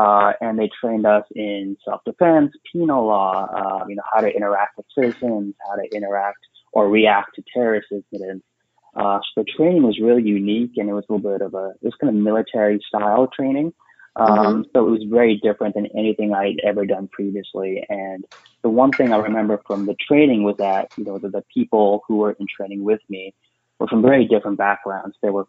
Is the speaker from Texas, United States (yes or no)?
yes; Dallas, Texas, United States; So I grew up in the Dallas, Texas area